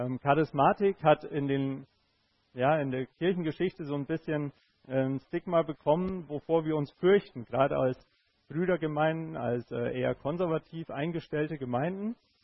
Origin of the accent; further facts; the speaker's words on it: Bavaria, Germany; Ich bin Oberfranke.